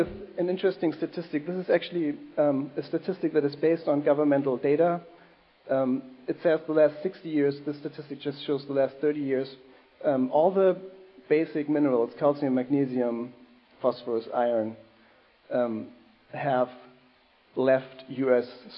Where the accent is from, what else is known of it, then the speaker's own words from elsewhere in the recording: Germany; I grew up in Germany on a pretty sad diet